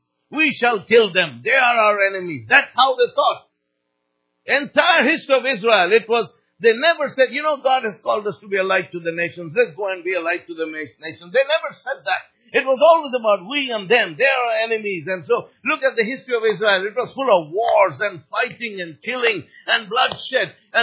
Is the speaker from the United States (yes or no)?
no; Pakistan; also born or lived in Bangladesh; He was transferred to, I grew up in Pakistan, he was transferred to East Pakistan, which is now known as Bangladesh.